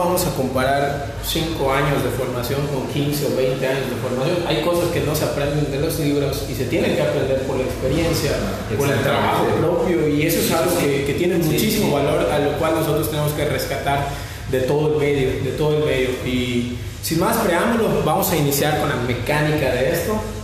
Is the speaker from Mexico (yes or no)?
yes; Yucatán, Mexico; Somos yucatecos y tenemos muy buena vibra para lo que venga